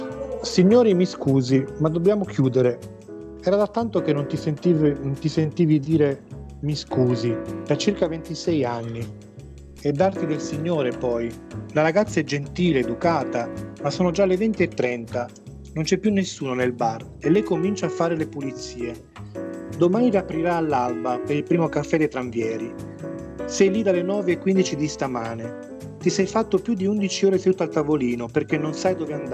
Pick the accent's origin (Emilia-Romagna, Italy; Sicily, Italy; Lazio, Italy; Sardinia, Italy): Sardinia, Italy; una storia ambientata in Sardegna, dalle nostre parti, nel Cagliaritano